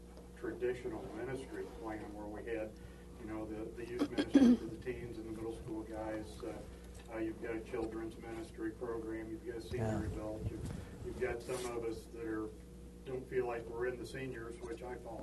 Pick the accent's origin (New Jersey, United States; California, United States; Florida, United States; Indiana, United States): Indiana, United States; Fort Wayne; I'm from Fort Wayne, Indiana.